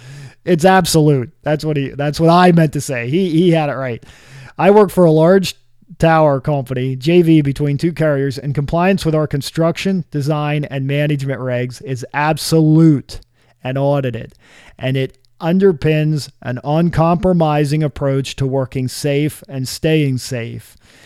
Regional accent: United States; across the U.S., you can tell I'm from the States.

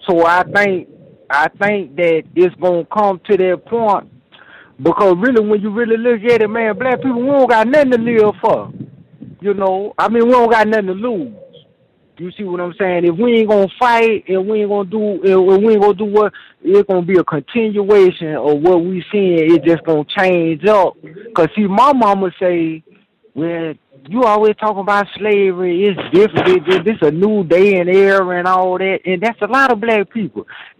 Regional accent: Houston, Texas, United States; because, you know, I'm from Houston, man

